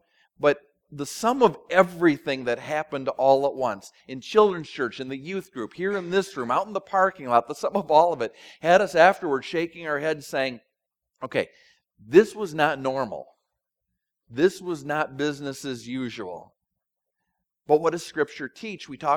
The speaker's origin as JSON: {"language": "English", "town": "Minneapolis", "region": "Minnesota", "country": "United States", "tie": "born or raised there", "also_born_or_lived": "New Jersey", "said": "I think of squatters growing up in Minneapolis and then living in Jersey as being sort of an inner city thing"}